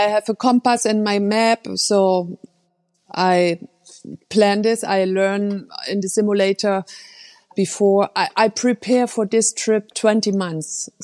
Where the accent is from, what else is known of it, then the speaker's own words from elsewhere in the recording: Germany; I come from Germany.